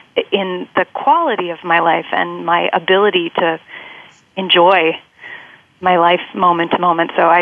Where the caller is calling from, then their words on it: Brooklyn, New York, United States; Hi, I'm calling from Brooklyn, New York.